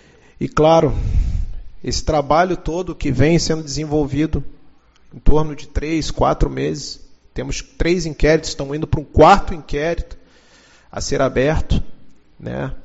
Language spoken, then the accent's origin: Portuguese; Rio de Janeiro, Brazil; sou carioca